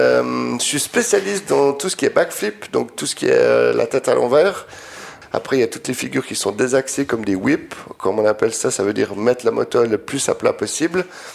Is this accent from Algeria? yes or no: no; Switzerland; je suis un bon Suisse, j'aime pas trop parler d'argent.